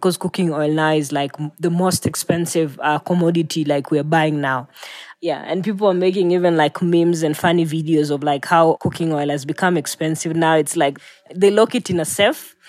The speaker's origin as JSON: {"language": "English", "town": "Kibra", "region": "Nairobi", "country": "Kenya", "tie": "born or raised there", "said": "I think for us, we were born and raised in Kibra"}